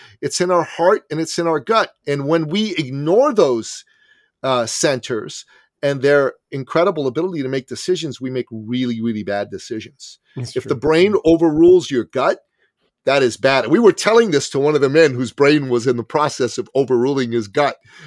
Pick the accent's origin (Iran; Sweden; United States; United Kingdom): Iran; moved away; I'm originally an immigrant from the Middle East. I'm a Christian from Iran, and I grew up during the Islamic Revolution. I was 11 years old in 1978